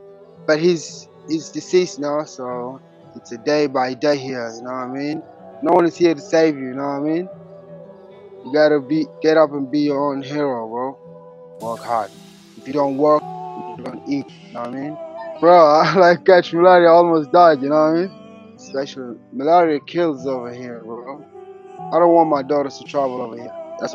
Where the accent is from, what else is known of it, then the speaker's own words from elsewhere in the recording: South Sudan; now in Australia; I'm from South Sudan, my background. And I was once living in Australia.